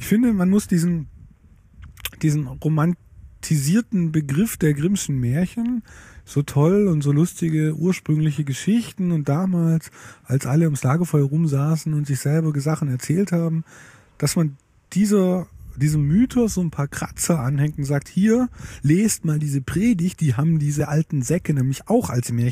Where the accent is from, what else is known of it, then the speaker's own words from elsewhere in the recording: Swabia, Germany; das ist für mich als Schwabe halt auch.